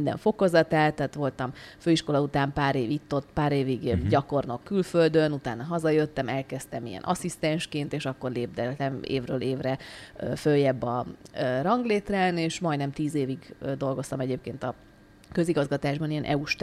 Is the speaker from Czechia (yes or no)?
yes; Prague, Czechia; én gyerekkoromban ebben a közegben nőttem fel, mi Prágában éltünk nagyon sokáig